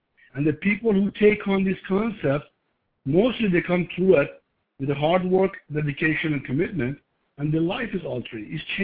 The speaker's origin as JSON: {"language": "English", "country": "Iran", "tie": "born or raised there", "second_language": "English", "moved": "as an adult", "said": "I'm born and raised in the Middle East. I'm born and raised in Iran. Obviously, you can hear my accent."}